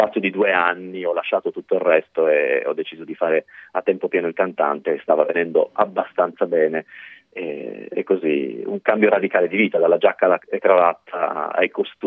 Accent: Turin, Piedmont, Italy; sono di Torino, ho studiato canto molto tardi nella mia vita

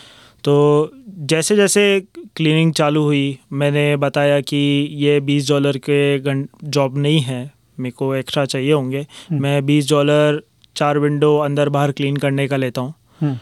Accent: Jaipur, Rajasthan, India; now in Australia; मैं स्टूडेंट हूँ, जयपुर से आया हूँ।

